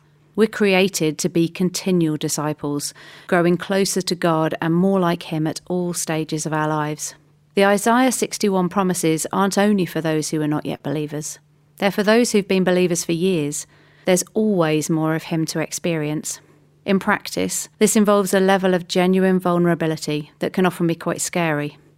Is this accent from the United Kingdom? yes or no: yes; Midlands, United Kingdom; now in South Bucks, United Kingdom; Okay, so I am in England. I'm originally from the Midlands, which for anybody who's over this side of the pond may pick up from my accent relatively quickly. I now live in South Bucks